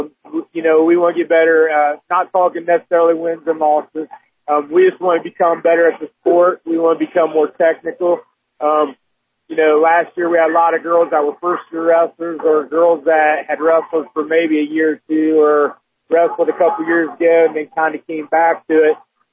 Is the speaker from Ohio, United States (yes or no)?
yes; Lima, Ohio, United States; I'm originally from the Lima area. I was a 92 graduate of Bath High School.